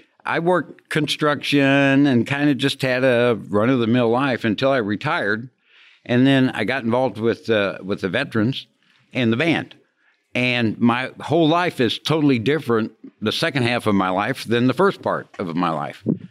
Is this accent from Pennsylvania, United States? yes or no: no; Raytown, Missouri, United States; No, I grew up in Wrightown, Missouri, which is a suburb of Kansas City. Blue Springs is a suburb of Kansas City, Missouri. And I grew up there, went to Raytown South High School.